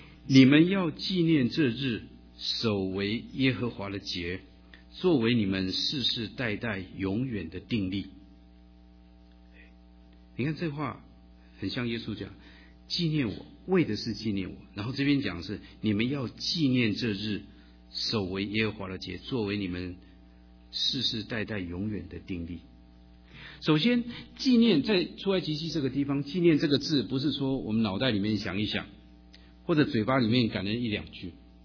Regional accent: China; 所以今天我们身为中国人，我们可不可以成为犹太人？

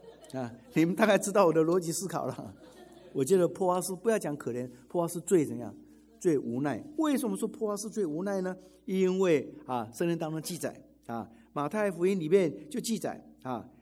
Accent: Nantou County, Taiwan; 台湾南投人，家世清寒，唯以清白自傲

